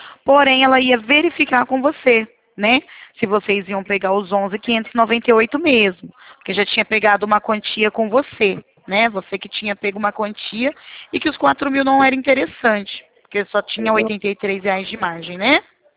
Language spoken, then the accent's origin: Portuguese; Presidente Prudente, São Paulo, Brazil; Que é o DDD que a gente utiliza aqui, porque a gente é de Presidente Prudente.